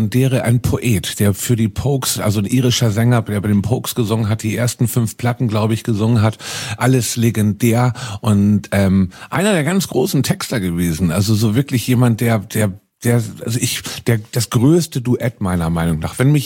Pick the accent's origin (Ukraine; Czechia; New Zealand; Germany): Germany; Hamburg; für die Flensburger sind wir Hamburger Münchner. Die Münchner des norddeutschen Volks.